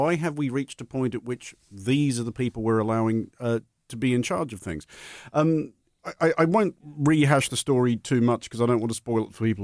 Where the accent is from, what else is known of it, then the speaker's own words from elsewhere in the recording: Australia; now in United Kingdom; as an Australian who's lived in Britain for a long time